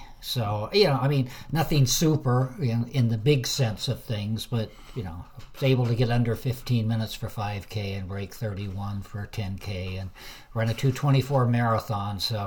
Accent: California, United States; Oh, originally north coast of California, Humboldt County. It's a born and raised on the coast, about 100 miles south of Oregon, right on the coast.

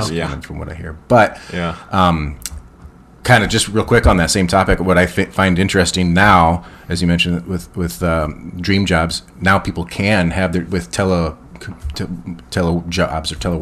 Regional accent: Iowa, United States; now in Duluth, United States; Is I grew up in Iowa and visited Duluth and said, I'm moving there.

